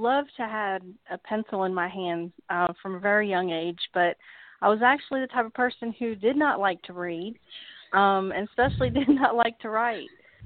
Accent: United States; it's kind of strange being, you know, growing up in America and not really having a Bible, you know, until you're a teenager.

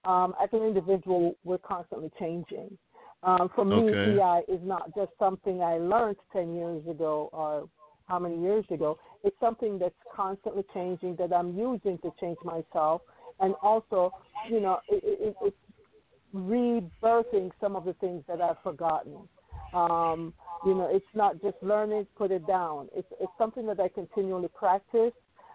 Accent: Jamaica; I'm a transplant from Jamaica, and today's Jamaica Independence Day.

